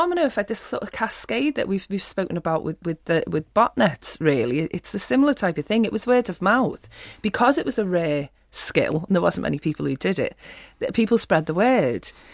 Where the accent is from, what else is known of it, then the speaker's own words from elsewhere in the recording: Liverpool, North West England, United Kingdom; I got into this basically as a kid growing up in Liverpool with not an awful lot to do.